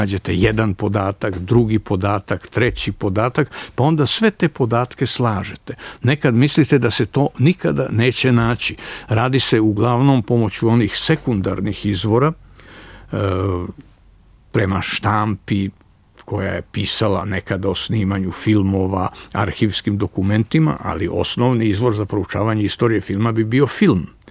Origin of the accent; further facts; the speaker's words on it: Belgrade, Serbia; pa sam kao stariji Beograđanin, neću da kažem star Beograđanin